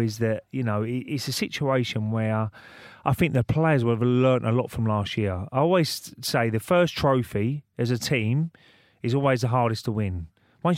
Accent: England, United Kingdom; as an Englishman, we was brought up to watch every single FA Cup final

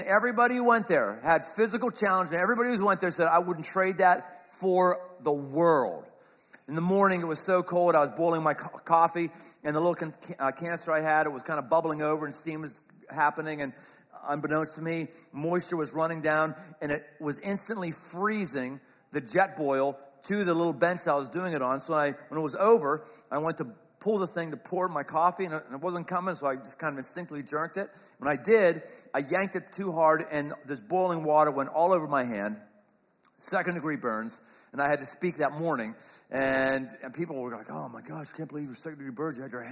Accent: Pittsburgh, Pennsylvania, United States; I grew up in Pittsburgh at that time, and so I grew up watching this guy who was the captain, Jack Lambert.

